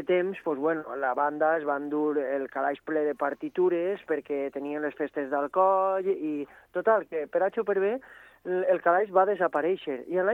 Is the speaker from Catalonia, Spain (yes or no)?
no; Valencian Community, Spain; Jo soc més de la Ribera, que també som així oberts